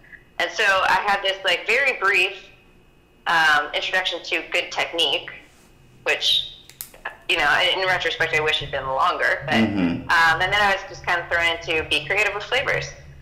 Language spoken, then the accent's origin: English; Maryland, United States; moved away as an adult; now in San Francisco, United States; Well, I am originally from Maryland, and I've been working in the restaurant industry since I was 14 years old, which is well over half my life now. And I moved out to San Francisco when I was about 22, 23.